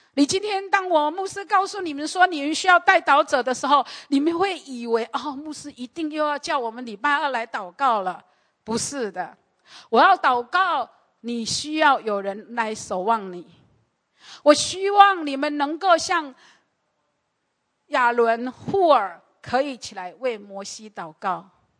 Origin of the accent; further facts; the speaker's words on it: Taiwan; 我的父母就是我们台湾人说的老 coco LKK 的